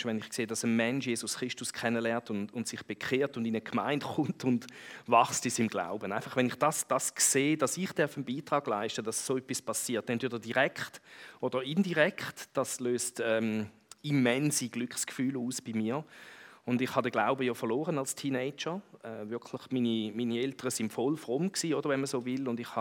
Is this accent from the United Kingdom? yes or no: yes; England, United Kingdom; German is a second language; kennengelernt habe im Theologiestudium in England. Wo ich her bin